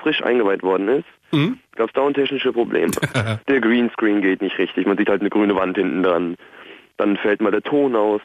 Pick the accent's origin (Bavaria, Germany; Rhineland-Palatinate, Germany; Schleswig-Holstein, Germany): Bavaria, Germany; Munich; born there; Ich bin in München geboren